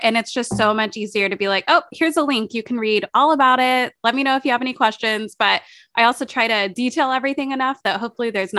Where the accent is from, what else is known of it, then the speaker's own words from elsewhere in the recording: Tennessee, United States; now in Los Angeles, United States; And I think especially where I grew up in Tennessee, and people decorate a little bit for Halloween